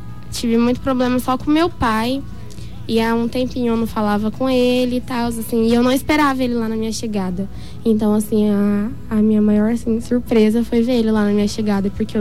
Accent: Dourados, Mato Grosso do Sul, Brazil; Sou aqui de Dourados mesmo.

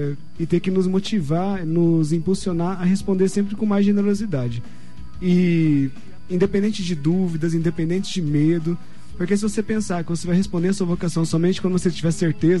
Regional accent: Rio Brilhante, Mato Grosso do Sul, Brazil; also born or lived in Dourados; Eu sou douradense. Mas assim, eu me considero mais rio-brilhantense porque eu vim aqui pra nascer mesmo. Só nascer

